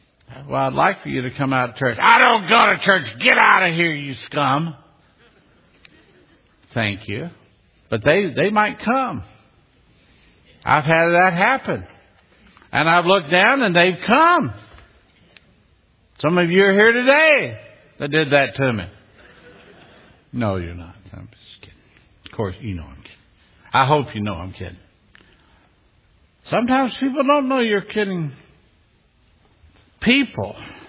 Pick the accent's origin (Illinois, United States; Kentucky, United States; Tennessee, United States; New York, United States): Kentucky, United States; Now, I'm a Southerner. I'm from Kentucky. I can say it.